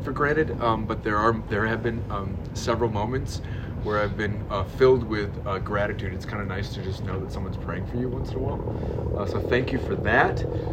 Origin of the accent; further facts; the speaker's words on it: Staten Island, New York, United States; I'm from Staten Island. Have you all heard of Staten Island? It's a borough in New York